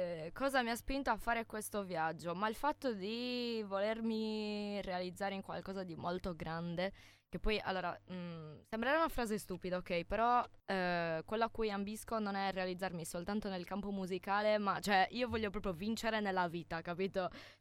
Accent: Sardinia, Italy; la frase «io dura come una sarda» è, cioè, un elogio alla mia terra

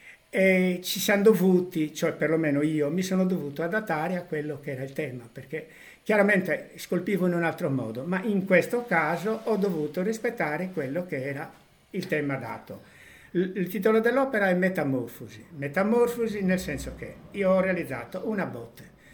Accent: Villanova Truschedu, Sardinia, Italy; born there; Io ho 75 anni … sono nato il secolo scorso, però sono nato a Villanova Truschedo il secolo scorso

